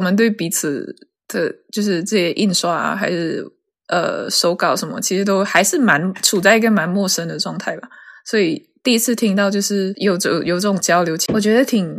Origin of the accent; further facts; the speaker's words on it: Malaysia; now in United Kingdom; 我是马来西亚人，然后我来英国